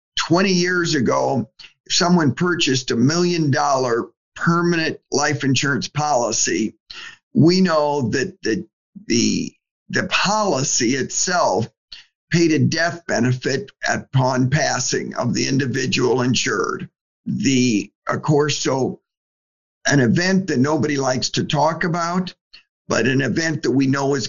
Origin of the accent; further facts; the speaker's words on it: Omaha, Nebraska, United States; I grew up in Omaha. And so I've always been in Nebraska.